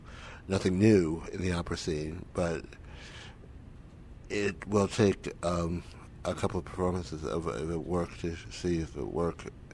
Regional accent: Hawaii, United States; now in Berlin, Germany; because I was from Hawaii and knew Hawaii and loved Hawaii

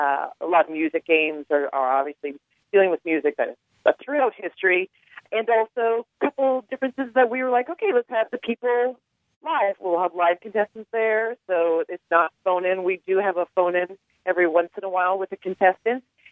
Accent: Canada; and I'm Canadian.

